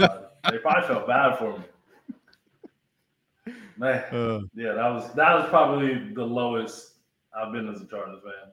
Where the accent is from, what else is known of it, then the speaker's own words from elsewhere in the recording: Kansas City, Missouri, United States; So it's actually funny. I'm not from Texas. I'm actually from Kansas City.